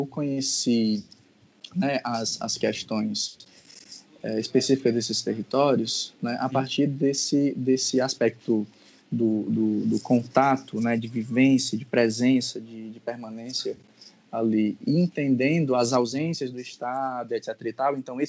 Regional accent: Fortaleza, Ceará, Brazil; A minha história, assim, na cidade de Fortaleza, ela começa numa periferia, né? Eu sou do Pirambu. Depois eu mudo para uma outra periferia, que é uma Messejana.

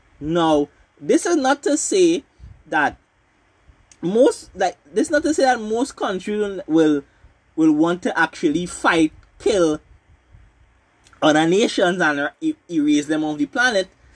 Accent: Trinidad & Tobago; I could not like America as much as I want, being a Trinidadian person.

